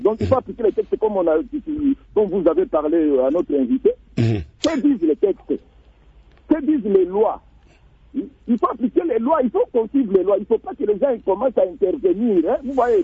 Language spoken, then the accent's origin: French; Goma, North Kivu, DR Congo; now in Bunia, DR Congo; Je suis à Bounia. Je suis de Goma, vous le savez. Pour le moment, je suis à Bounia.